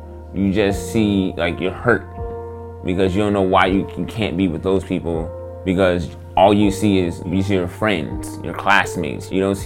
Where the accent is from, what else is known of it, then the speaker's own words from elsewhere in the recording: Long Beach, California, United States; I'm growing up in Long Beach, and Long Beach is a rough city to grow up in.